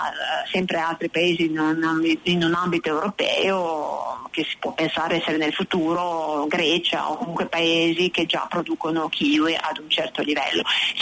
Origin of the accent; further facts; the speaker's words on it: Emilia-Romagna, Italy; Io sono originaria della Romagna, anzi per la verità non mi sono mai mossa se non con frequenti lunghi viaggi, ma rimango molto innamorata della Romagna.